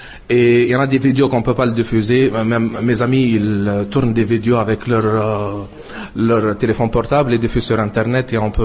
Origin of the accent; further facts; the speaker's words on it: Mahdia, Mahdia Governorate, Tunisia; now in Prague, Czechia; de Mahdia, un Tunisien qui vit à Prague maintenant environ 4 ans.